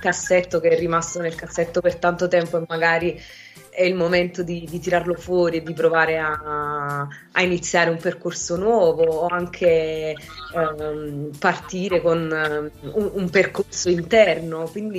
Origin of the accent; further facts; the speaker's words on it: Naples, Campania, Italy; also born or lived in United Kingdom; Poi sono di Napoli, quindi qui nel Mediterraneo abbiamo tante isole